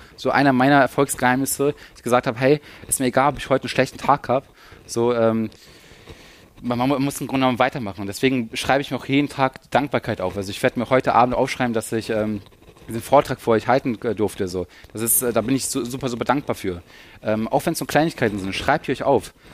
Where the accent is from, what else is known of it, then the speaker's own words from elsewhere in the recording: Lower Saxony, Germany; wir kommen aus der Nähe von Hannover